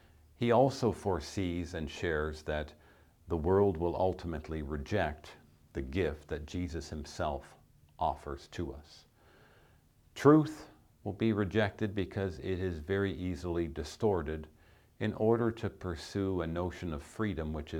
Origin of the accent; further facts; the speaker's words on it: Canada; growing up in Canada